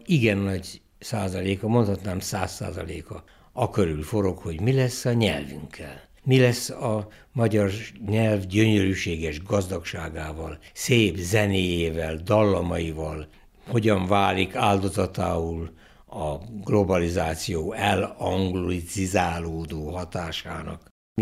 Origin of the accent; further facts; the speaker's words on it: Eger, Heves, Hungary; ahogy a római katolikus egerben, ahol felnőttem, megszoktuk, hogy dicsértessék a Jézus Krisztus.